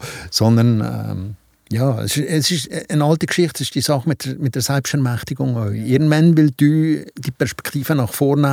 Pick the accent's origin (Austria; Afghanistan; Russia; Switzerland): Afghanistan; now in Germany; Ich komme aus dem Hinterland von Afghanistan.